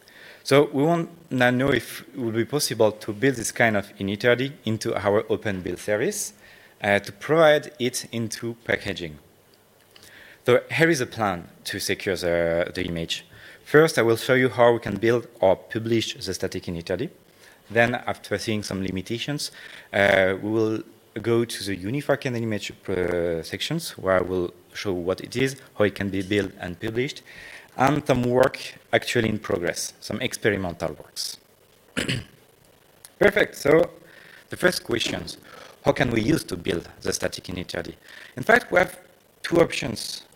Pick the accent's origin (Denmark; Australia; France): France; English is a second language; As you can guess from my accent, I come from France.